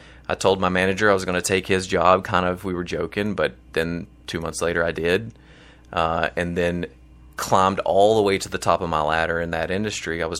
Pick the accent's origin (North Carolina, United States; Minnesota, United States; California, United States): North Carolina, United States; Mount Airy; I'm actually from Mayberry. So if you know the Andy Griffith Show, that's my hometown. It's called Mount Airy, North Carolina.